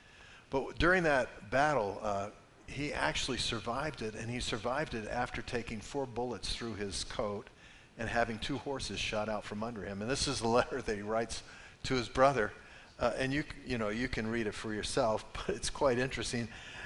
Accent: the South, United States; I come from the South. In the South, there's such a thing as just good manners.

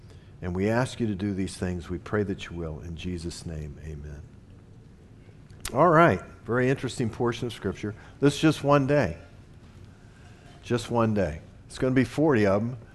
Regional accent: the South, United States; I was born and raised in the South. I ran into this all the time.

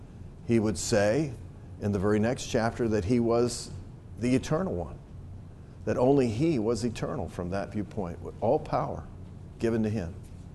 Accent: Virginia, United States; For example, I grew up in Virginia. My grandparents had a farm that has been in our family for well over 100 years.

